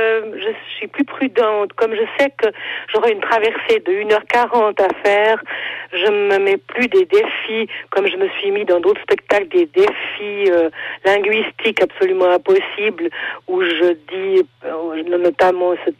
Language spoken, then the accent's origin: French; La Roche, Fribourg, Switzerland; Puis c'est affreux parce que Bulle, c'est à côté de chez moi. Je suis originaire de La Roche.